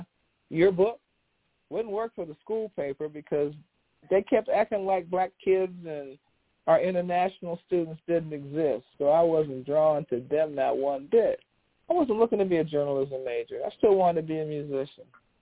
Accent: Washington, District of Columbia, United States; I got mega pride. I'm from Southeast D.C. I got pride.

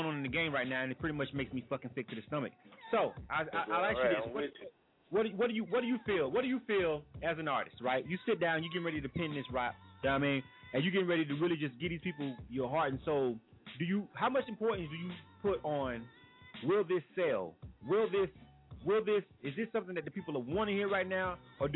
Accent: Florida, United States; now in Atlanta, United States; You know, I'm from Florida myself. A lot of people don't know that because I've been in Atlanta for so long.

